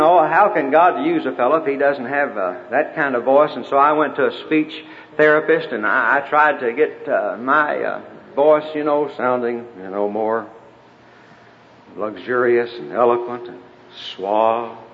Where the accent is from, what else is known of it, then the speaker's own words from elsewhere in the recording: Arkansas, United States; also born or lived in Oklahoma; now in Texas, United States; I was born in Oklahoma, raised in Arkansas, live in Texas, and you put those three accents together, you've got something awful.